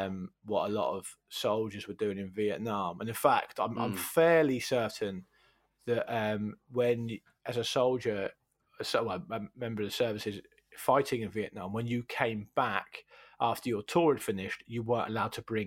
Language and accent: English; Portsmouth, South East England, United Kingdom; when I was a kid, growing up in Portsmouth, it was only really sailors and criminals that had tattoos, really.